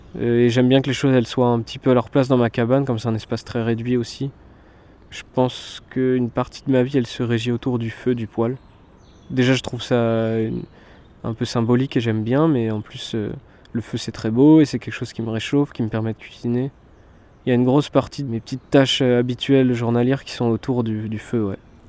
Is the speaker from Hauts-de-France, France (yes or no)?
no; Brittany, France; Moi, je suis breton, donc j'ai rien à faire là.